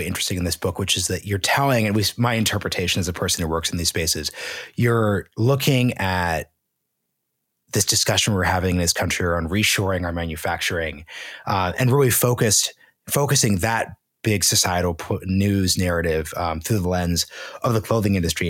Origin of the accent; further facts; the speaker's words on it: Oregon, United States; also born or lived in Texas; I was born in Texas, so I grew up in Oregon, so I'm not from either space.